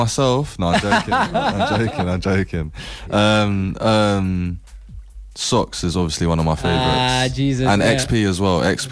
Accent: London, United Kingdom; Like, I'm not even from West London. I'm from North London.

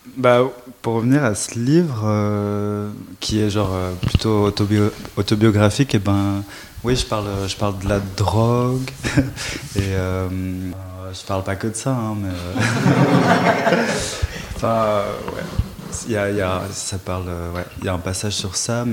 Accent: Brussels, Brussels-Capital Region, Belgium; je suis bruxellois

